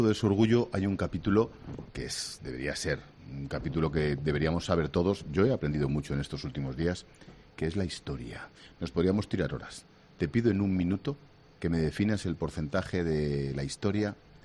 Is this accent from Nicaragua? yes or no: no; Madrid, Community of Madrid, Spain; yo soy más de Madrid que nadie, pero hay un, los de Madrid tenemos una ventaja, y es que casi ninguno de Madrid venimos de nadie de Madrid.